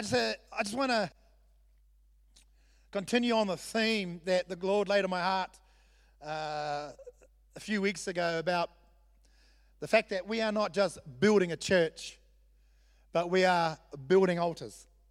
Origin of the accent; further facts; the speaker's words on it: Southland, New Zealand; I'm half Scottish and half Samoan. One half of me wants it for free and the other half doesn't want to give it away, amen? So I know that. We are Southlanders, we are a Scottish settlement